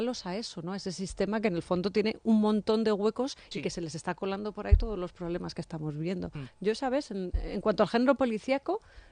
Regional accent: Spain; siendo española.

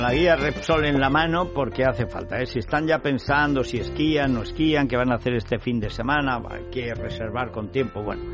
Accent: Orihuela del Tremedal, Aragon, Spain; Teruel tiene 900 metros de altitud. Mi pueblo, Orihuela del Tremedal, tiene 1525 el pueblo.

